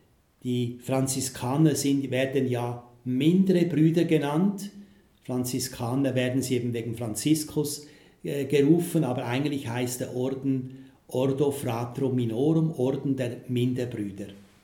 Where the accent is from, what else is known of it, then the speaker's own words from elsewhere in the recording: Switzerland; now in Poland; Der Begriff Bernhardiner ist bei uns in der Schweiz ja eben gebunden an die Hunderasse, die auf dem großen St. Bernhard gehalten wurde von den Mönchen.